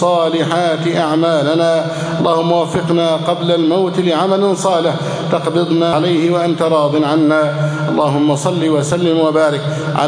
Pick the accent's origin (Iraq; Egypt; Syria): Egypt; اللهم اجعل بلدنا مصر أمناً أماناً، سخاءً رخاءً